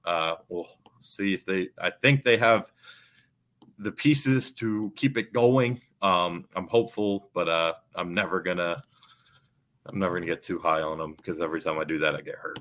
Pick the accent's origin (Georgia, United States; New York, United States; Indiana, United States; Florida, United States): Georgia, United States; Atlanta; born there; also born or lived in Roswell; I was born in Atlanta, so we were living in Roswell when I was at that age.